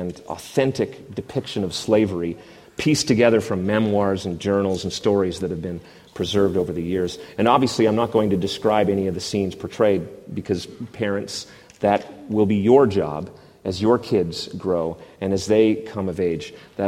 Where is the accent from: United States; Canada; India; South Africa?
Canada; on my own privileged place as a white male. And being Canadian, I guess that makes me double white or something, or snow white, perhaps.